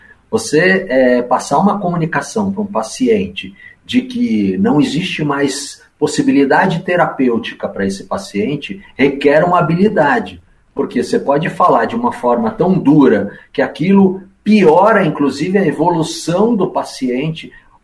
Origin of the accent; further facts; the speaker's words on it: Brazil; O Brasil é o que é porque nós somos brasileiros e interagimos como brasileiros que somos.